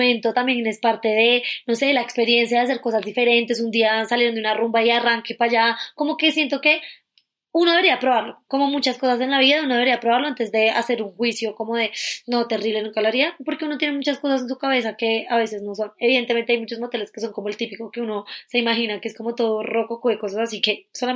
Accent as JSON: {"language": "Spanish", "country": "Colombia", "said": "Ay, sí, señora. Somos de Colombia."}